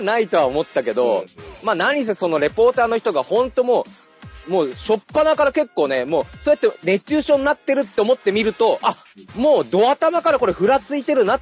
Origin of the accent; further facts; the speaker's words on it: Fukushima, Japan; 地元の福島に